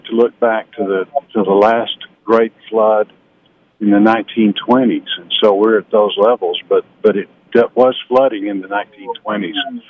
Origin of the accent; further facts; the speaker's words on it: Fort Smith, Arkansas, United States; Well, I grew up in Fort Smith, and they've really taken a lot of the brunt of this.